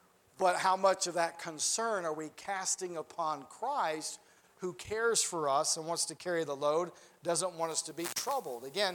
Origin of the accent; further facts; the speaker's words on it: Mississippi, United States; that's what I grew up with down in Mississippi. When it thundered, you knew it thundered, because your body would even rattle a little bit.